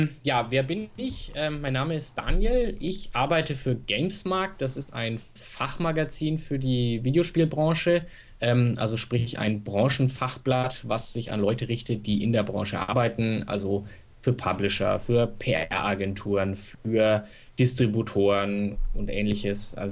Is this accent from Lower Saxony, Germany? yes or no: no; Nuremberg, Bavaria, Germany; Nein, ich komme aus Nürnberg.